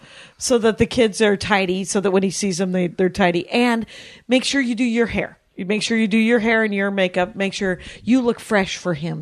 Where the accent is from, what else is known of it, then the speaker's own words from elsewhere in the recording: Milwaukee, Wisconsin, United States; Hi, I'm from Milwaukee.